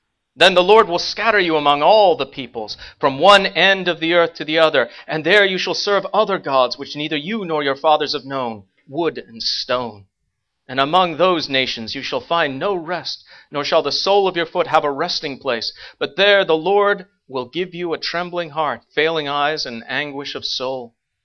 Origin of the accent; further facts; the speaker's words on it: United Kingdom; Every single negative index by which you can assess a culture, unfortunately, Britain, my home country, is leading in.